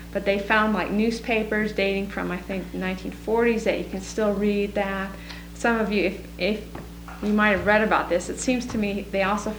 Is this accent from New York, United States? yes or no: no; Virginia, United States; talked about making a deal with some places in Southern Virginia, and I'm from Virginia